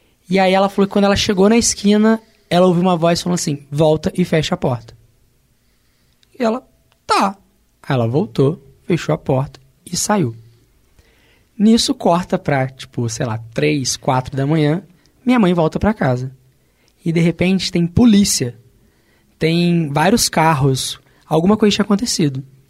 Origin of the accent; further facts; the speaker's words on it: Volta Redonda, Rio de Janeiro, Brazil; que eu sou de Volta Redonda, interior do estado do Rio